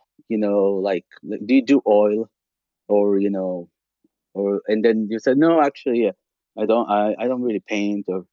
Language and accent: English; Israel; I grew up in Israel?